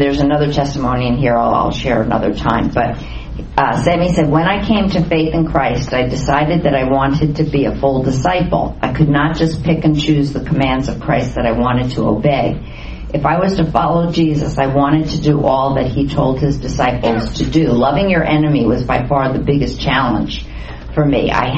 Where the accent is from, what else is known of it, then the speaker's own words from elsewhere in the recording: Gaza, Gaza Strip, Palestine; I told him that I was from Gaza, and I used to hate him and all Jews.